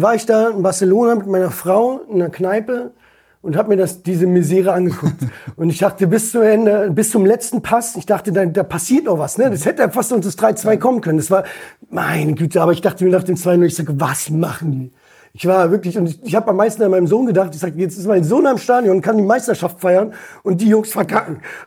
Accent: Berlin, Germany; born there; Ich bin in Berlin geboren.

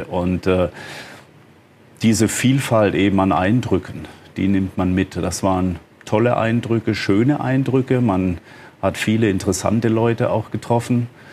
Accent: Freiburg, Baden-Württemberg, Germany; born there; komme zwar auch aus dem Ländle, bin gebürtiger Freiburger

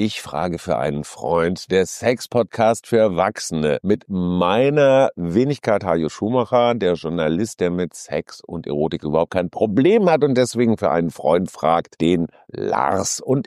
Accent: Münster, North Rhine-Westphalia, Germany; in meiner Heimatstadt Münster

